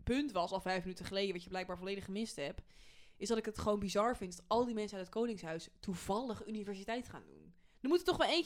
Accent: Ede, Gelderland, Netherlands; ik ben in Ede opgegroeid. Dat is ongeveer het noorden, of het noorden, het midden van Nederland. Ja, daar praat je best wel ABN.

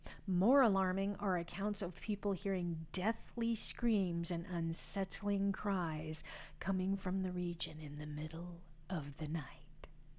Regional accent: the Ozarks, United States; And I wanted to say crick because I'm from the Ozarks.

